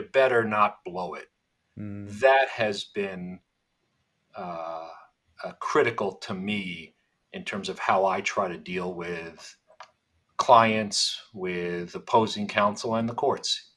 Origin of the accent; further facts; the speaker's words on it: Palmerton, Pennsylvania, United States; in which I grew up and was reared. He was as well a local bank president, school board solicitor, and growing up in Palmerton, seeing how he practiced, that work ethic, that small town ethics